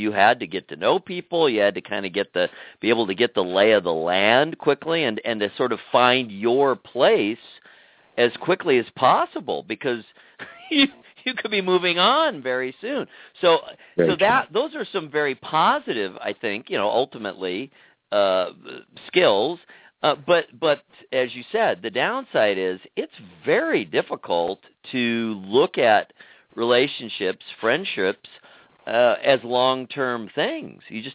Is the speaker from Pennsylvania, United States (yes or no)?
no; California, United States; the town I grew up in Southern California was pretty heavily commuter.